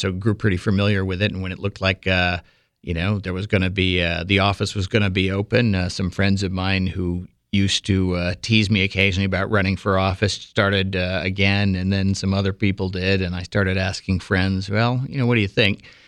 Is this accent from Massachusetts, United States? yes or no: yes; Boston, Massachusetts, United States; now in Milwaukee, United States; Well, I grew up in and around Boston. I came out to Milwaukee almost 20 years ago now.